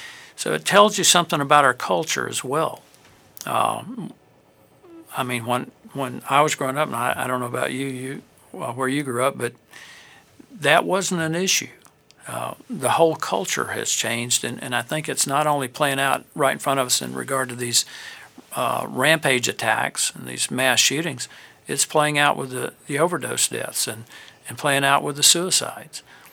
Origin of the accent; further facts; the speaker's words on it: Alabama, United States; And obviously, I'm from Alabama, but we got some pretty tough media back in Alabama